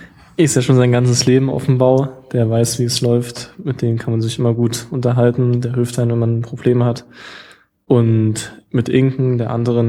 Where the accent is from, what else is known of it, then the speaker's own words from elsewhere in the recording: Halle, Saxony-Anhalt, Germany; Ich komme aus Halle, habe jetzt auch einen sehr kurzen Weg